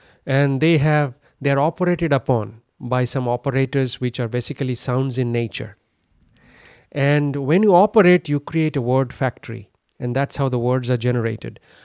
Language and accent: English; India; as I grew up in India